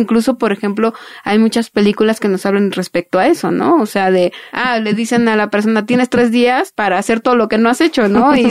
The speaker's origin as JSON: {"language": "Spanish", "country": "Mexico", "said": "todo este ritual que tenemos como mexicanos"}